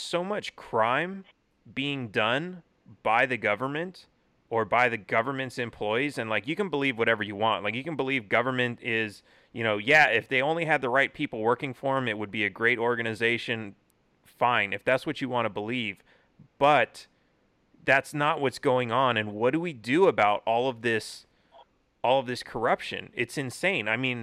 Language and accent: English; California, United States; I grew up in California, everything's all rainbows and sunshine and everything.